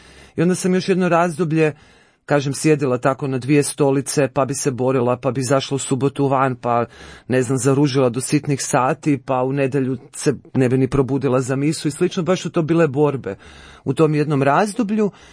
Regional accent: Istria County, Croatia; moved away as an adult; now in Zagreb, Croatia; imam 46 godina, rodom sam iz Istre, ali kako volim reći, zapravo pokrivam cijelu Hrvatsku, mama mi je iz Posavine, tata iz Hercegovine, a evo od kako sam došla u Zagreb sa 18 godina na faks, tu sam u Zagrebu

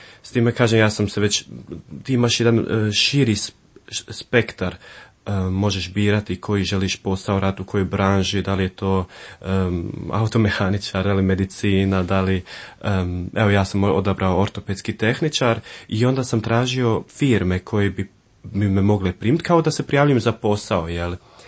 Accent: Basel, Basel-Stadt, Switzerland; Odrastao sam u Bazelu, tamo sam, kažem, i rođen.

